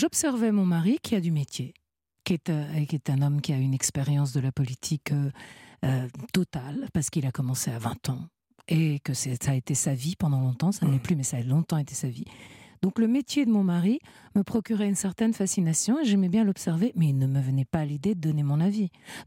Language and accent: French; Italy; now in France; je suis française et italienne, bien sûr, j'ai gardé ma nationalité italienne, j'ai double nationalité.